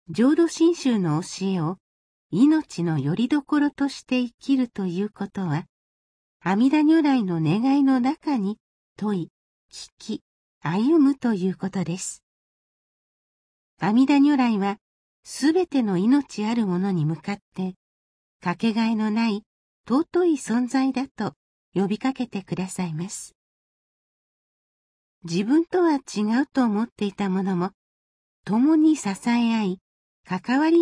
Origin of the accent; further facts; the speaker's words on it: Kochi, Japan; 私の地元の高知では全国のトップを切って桜が開花しました。